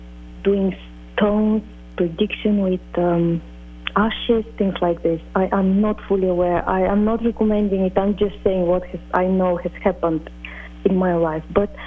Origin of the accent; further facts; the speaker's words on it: Bulgaria; English is a second language; I grew up in Bulgaria.